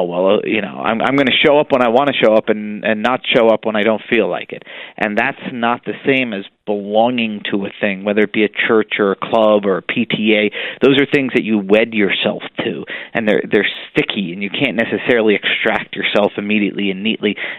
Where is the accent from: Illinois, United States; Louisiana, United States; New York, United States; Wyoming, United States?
New York, United States; I'm an Irish Catholic from New York, so where I came from, white people were either Irish or Italian.